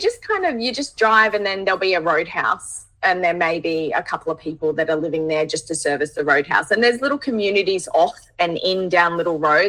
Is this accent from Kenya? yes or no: no; Australia; born or raised there